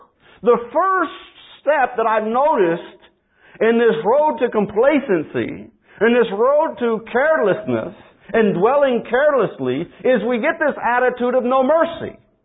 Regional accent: Detroit, Michigan, United States; Now, I grew up in Detroit.

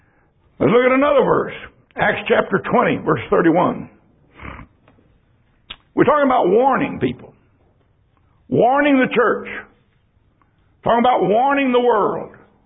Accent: San Antonio, Texas, United States; I grew up in San Antonio without air conditioning. Without a fan, really, for a long time.

